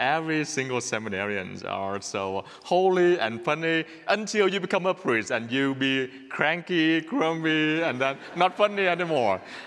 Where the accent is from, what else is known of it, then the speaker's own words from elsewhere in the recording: Vietnam; English is a second language; as from my country, from Vietnam. And you know that when I got here, I was struggling a lot with my accent.